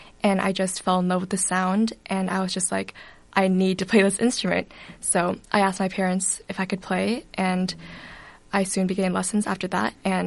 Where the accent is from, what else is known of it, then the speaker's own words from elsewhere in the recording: Davis, California, United States; also born or lived in Berkeley; I was born in Berkeley, which is in Northern California. And when I was six, I moved to Davis, California. And I lived there for about 10 years. And then I just moved to Iowa last fall.